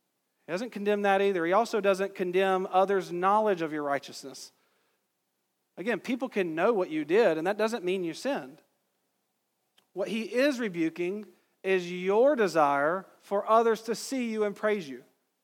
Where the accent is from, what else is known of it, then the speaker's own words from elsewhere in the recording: the South, United States; I come from the South. If you don't go to church somewhere, you ain't getting elected, right?